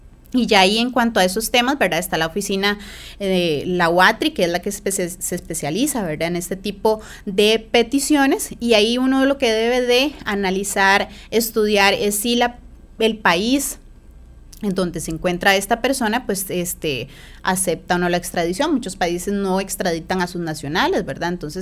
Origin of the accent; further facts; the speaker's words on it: Costa Rica; Nosotros como ticos y ticas nos movilizamos mucho en nuestro país